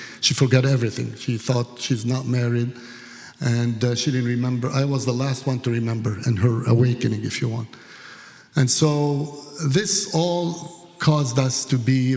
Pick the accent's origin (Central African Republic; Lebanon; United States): Lebanon; I'm Lebanese. So I was born in Lebanon in a Christian family.